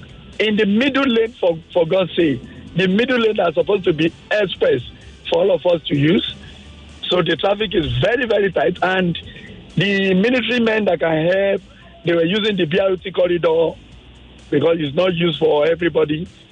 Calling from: Lagos, Nigeria; I'm calling from Badagry Road, Azim.

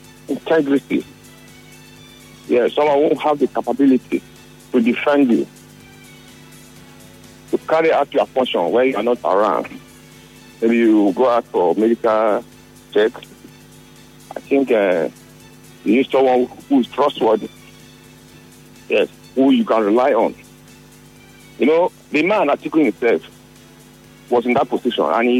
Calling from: Port Harcourt, Rivers, Nigeria; I'm calling from Port Harcourt.

